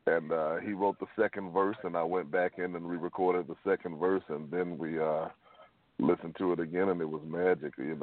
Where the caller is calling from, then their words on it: Atlanta, Georgia, United States; I'm actually calling from the ATL.